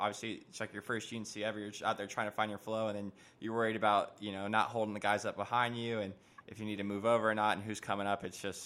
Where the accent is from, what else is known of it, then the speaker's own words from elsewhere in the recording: Florida, United States; I'm from Florida, and we have a local race there, and it gets super gnarly